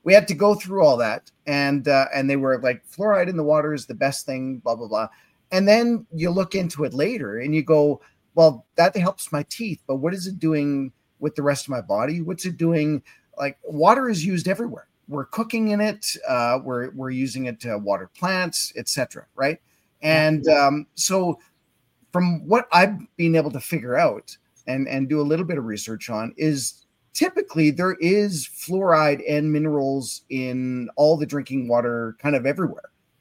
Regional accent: Winnipeg, Manitoba, Canada; Well, I grew up in Winnipeg, and we had fluoride in the water.

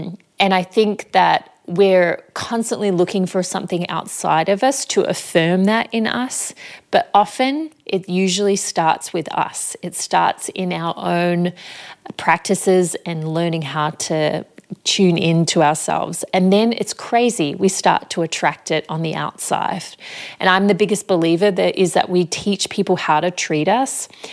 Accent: Australia; And I think growing up in Australia, I mean, it might be a common thing in Australia

